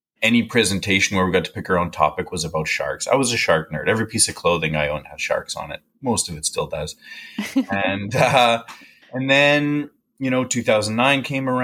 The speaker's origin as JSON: {"language": "English", "town": "Regina", "region": "Saskatchewan", "country": "Canada", "tie": "born or raised there", "said": "I'm a Canadian conservation photographer based on Vancouver Island. I grew up in Regina, Saskatchewan, which is far from the ocean"}